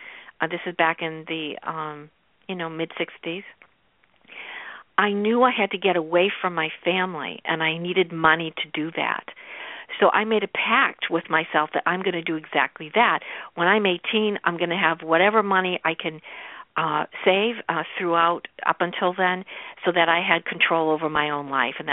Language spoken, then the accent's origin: English; Boston, Massachusetts, United States; I grew up in Boston in a really crowded neighborhood.